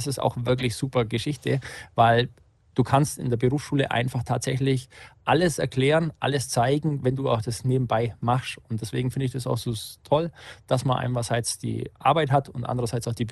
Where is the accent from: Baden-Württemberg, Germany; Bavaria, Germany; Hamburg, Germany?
Bavaria, Germany; Augsburg; Ich bin tatsächlich Unterallgäuer. Hier schimpfen sie immer ein bisschen, weil Oberallgäu und Unterallgäu ist doch ein bisschen anders, aber tatsächlich bin ich Allgäuer, komme aber aus Augsburg.